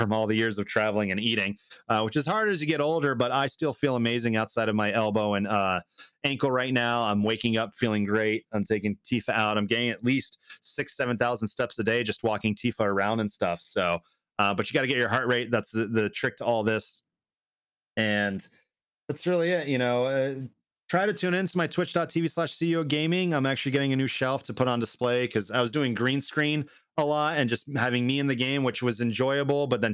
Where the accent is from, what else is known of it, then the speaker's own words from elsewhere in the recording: Canada; now in United States; I just got my citizenship only a couple years ago. I'm Canadian originally.